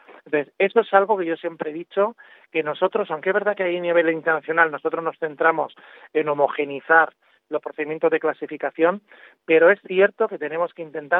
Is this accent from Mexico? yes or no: no; Spain; soy el primer español que está en este frente.